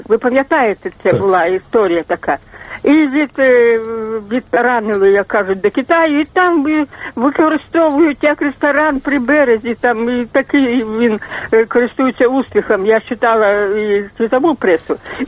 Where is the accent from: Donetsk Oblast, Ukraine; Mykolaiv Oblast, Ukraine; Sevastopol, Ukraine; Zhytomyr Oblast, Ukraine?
Mykolaiv Oblast, Ukraine; Mykolaiv; Я з Миколаєва.